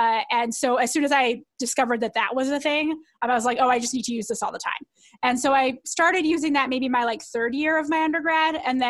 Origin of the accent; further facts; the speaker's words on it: Calgary, Alberta, Canada; Well, I mean, I'm from Calgary, so I was coming back home.